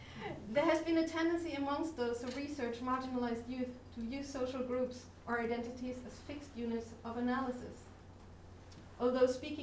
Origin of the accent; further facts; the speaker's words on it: Germany; English is a second language; now in Sweden; I'm teaching and working in Sweden, but I come from Germany.